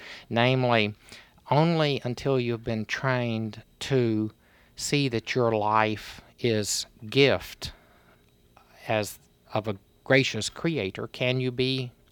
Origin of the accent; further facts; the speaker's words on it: Texas, United States; My story was absolutely given to me. I'm a Texan. I don't get to choose that.